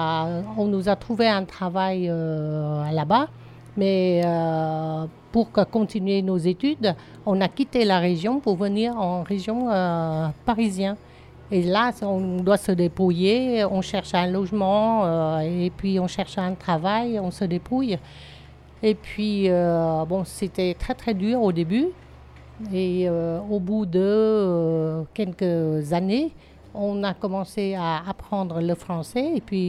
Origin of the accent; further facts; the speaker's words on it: Vietnam; moved away; Donc, en tant que Vietnamien, on peut s'entendre. Mais au bout de 3 ans, c'est-à-dire de 75 jusqu'à 78, j'ai vécu 3 ans avec eux.